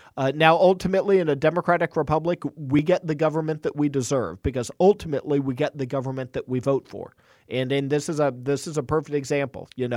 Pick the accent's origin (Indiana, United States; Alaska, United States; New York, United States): Indiana, United States; From my home state, the Hoosier State, the crossroads of America, the great state of Indiana.